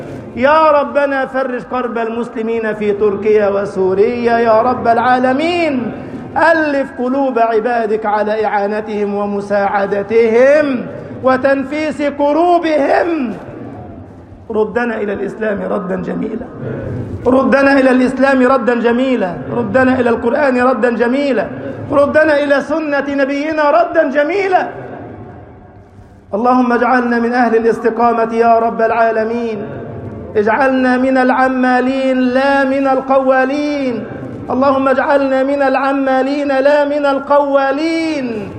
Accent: Egypt

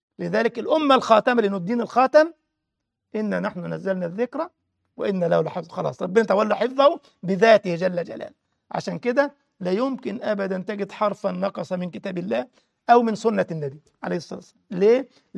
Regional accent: Egypt; وبعدين هقول لك على حاجة مهمة حدثت عندنا في مصر.

